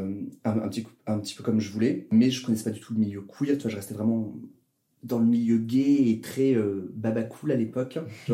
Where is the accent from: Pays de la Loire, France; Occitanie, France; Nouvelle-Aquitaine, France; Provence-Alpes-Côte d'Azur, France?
Occitanie, France; Toulouse; born there; also born or lived in Grenoble; now in Paris, France; Je suis né à Toulouse, dans le sud de la France. Après, j'ai fait quelques études à Grenoble, donc dans le centre. Et après, je suis venu à Paris pour le boulot.